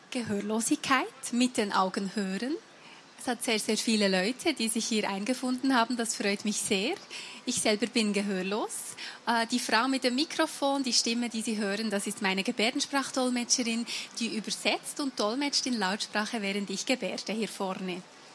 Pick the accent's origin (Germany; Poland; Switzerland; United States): Switzerland; Ich bin aus der Schweiz